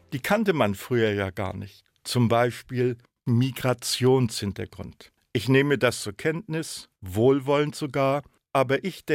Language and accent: German; Grabow, Mecklenburg-Vorpommern, Germany; also born or lived in Ludwigslust; now in Schwerin, Germany; bin Deutscher, habe schon immer in Deutschland gewohnt. Außerdem fühle ich mich natürlich als einer, der in Ludwigslust geboren und in Grabow groß geworden ist und nun schon lange in der Landeshauptstadt Schwerin lebt, als echter Mecklenburger.